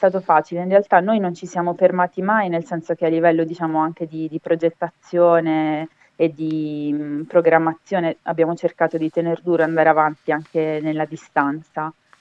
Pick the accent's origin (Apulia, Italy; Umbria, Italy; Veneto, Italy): Apulia, Italy; Ruvo di Puglia; Siamo di Ruvo